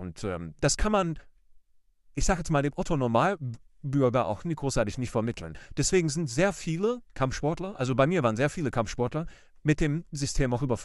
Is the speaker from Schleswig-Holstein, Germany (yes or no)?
no; Düsseldorf, North Rhine-Westphalia, Germany; born there; geboren 1989 in Düsseldorf-Kaiserswerth